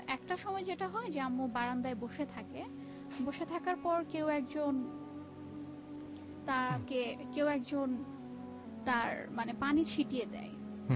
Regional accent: Narayanganj, Dhaka Division, Bangladesh; now in Dhaka, Bangladesh; আমার home town হচ্ছে Narayanganj and বর্তমানে আমি ঢাকা মোহাম্মদপুরে বসবাস

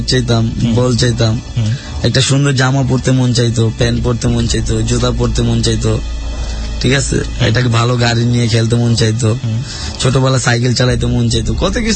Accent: Dhaka, Dhaka Division, Bangladesh; also born or lived in Barisal; আমাদের বাবা আমাকে যে সময় ঢাকা আইছে সে সময় আমি পেটে আমর, সে সময় থেকে আইছে, আর দাদা মারা গেছে। আমাদের দেশের বাড়ি আর কি বরিশাল।

